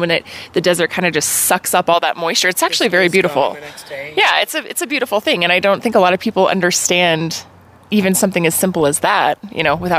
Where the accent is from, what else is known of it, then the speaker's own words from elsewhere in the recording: Oregon, United States; I mean, like, we're from Oregon. It rains there. It rains all the time.